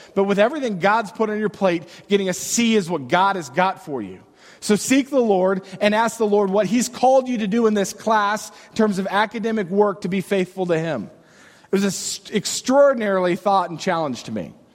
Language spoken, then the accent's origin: English; United States; I'm an American. I live in America.